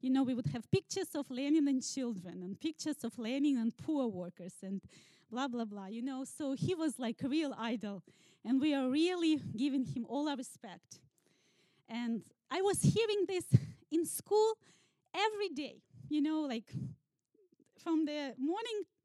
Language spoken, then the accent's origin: English; Kyiv, Ukraine; I'm from Ukraine and I'm from Kyiv.